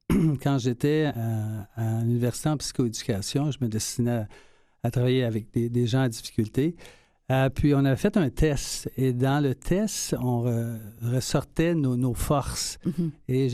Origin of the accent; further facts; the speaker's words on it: Laval, Quebec, Canada; also born or lived in Montreal; je suis Montréalais de naissance. Je suis mm-hmm. né dans le quartier Hochelaga-Maisonneuve. J'ai grandi ensuite à Laval, à Saint-Mé-Sainte-Paul. Je suis le deuxième d'une famille de quatre enfants. Père ouvrier, une enfance très heureuse.